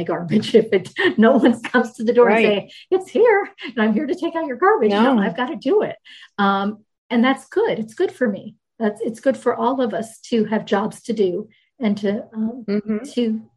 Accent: Maryland, United States; also born or lived in Rhode Island / Michigan / New Jersey / Jamaica; So I was born in Rhode Island. We moved to Michigan, lived several places in Michigan as the phone company moved him then to the Washington, D.C. area. I grew up in Maryland and we moved to Maryland to New Jersey.

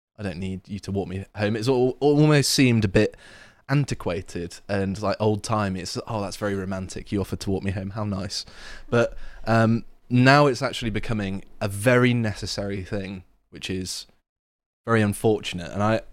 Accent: South West England, United Kingdom; Where I grew up in South Devon, people are out and about at night walking home alone.

